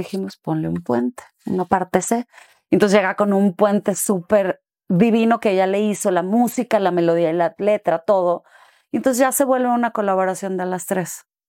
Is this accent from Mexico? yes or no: yes; Mexico; no soy de Mérida, no soy de la península de Yucatán, no soy maya. Pero a fin de cuentas somos un mismo país